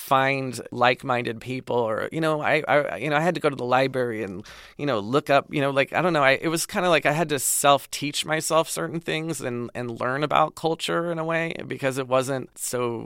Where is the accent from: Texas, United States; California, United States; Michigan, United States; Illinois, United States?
California, United States; Pasadena; I grew up in Pasadena in a very kind of homogenous, kind of suburban existence. And then I went to college at Wesleyan University in Connecticut.